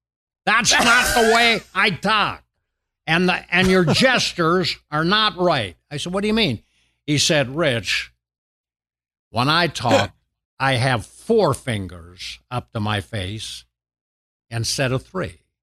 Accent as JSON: {"language": "English", "country": "Canada", "lives_now": "United States", "said": "Which, you know, was my start in the U.S. because I'm a Canadian, and that was the first show I did."}